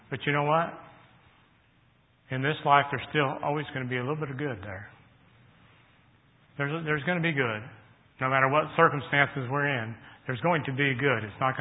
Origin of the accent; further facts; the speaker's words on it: San Diego, California, United States; When I was growing up, I grew up in San Diego, California. We had drills so often through the school year. I went to public school.